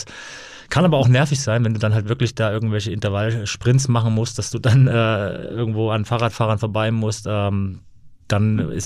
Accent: Leipzig, Saxony, Germany; war damals in Leipzig, meiner Heimatstadt, auf einem Sportgymnasium.

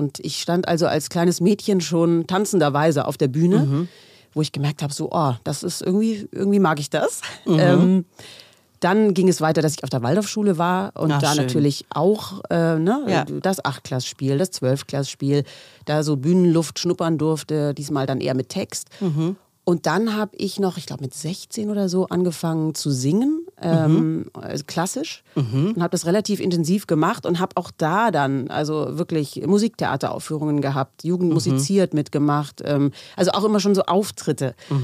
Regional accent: Stuttgart, Baden-Württemberg, Germany; ich habe als Kind in Stuttgart in einer Tanzschule getanzt mit Gehörlosen zusammen.

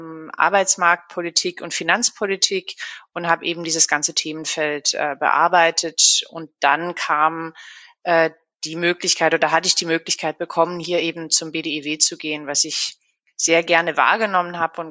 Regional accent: Baden-Württemberg, Germany

